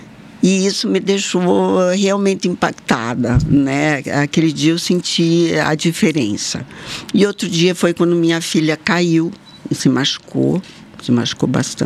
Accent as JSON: {"language": "Portuguese", "town": "Francisco Beltrão", "region": "Paraná", "country": "Brazil", "tie": "born or raised there", "also_born_or_lived": "Santa Catarina", "moved": "yes", "lives_now": "Mato Grosso, Brazil", "said": "Eu nasci em Santa Catarina, me criei no Paraná, em Francisco Beltrão. E hoje sou mato-grossense, sou muito mais mato-grossense."}